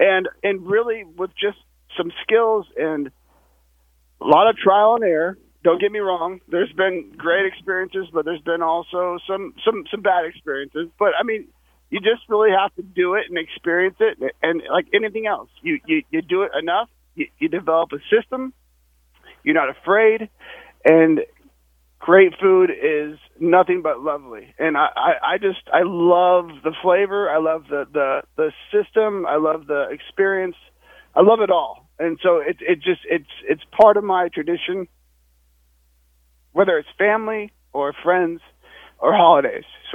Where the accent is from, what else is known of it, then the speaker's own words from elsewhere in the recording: Sacramento, California, United States; I'm born and raised in Sacramento.